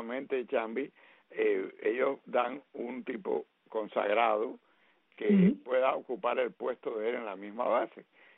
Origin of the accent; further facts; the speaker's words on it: Cuba; moved away as an adult; yo tengo 81 años, ¿ok? Y yo salí de Cuba, para que sepan, con 22 años. Y yo soy más cubano ahora que antes